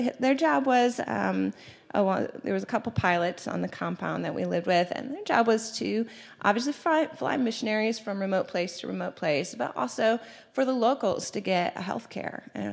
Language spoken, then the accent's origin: English; Nigeria; I grew up in Nigeria, but I'm just going to give you a little backtrack. My grandparents were missionaries throughout Latin America